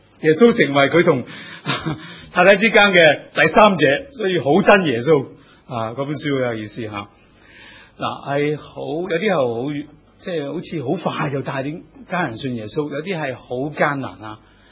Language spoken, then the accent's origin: Cantonese; Shanghai, China; 我哋上海人嚟嘅啊，